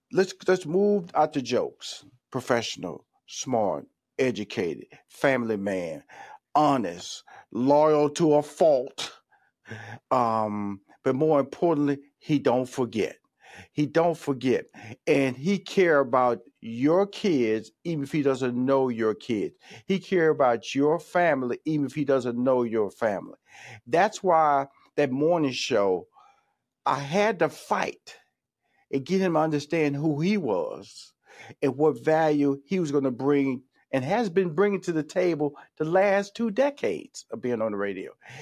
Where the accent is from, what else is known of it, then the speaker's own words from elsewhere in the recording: Houston, Texas, United States; Don't forget my hometown, Houston now.